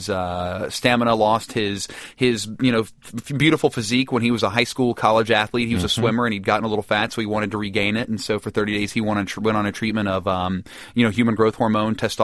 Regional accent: West Virginia, United States; There was a Christian from my home state of West Virginia who moved in with a Muslim family in Dearborn, Michigan

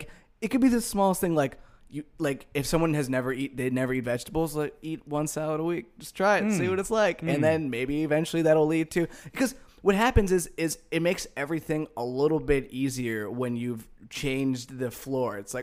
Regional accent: Akron, Ohio, United States; I grew up like right outside of Akron, Ohio, which is like close to Cleveland. So a lot of times I just say Cleveland.

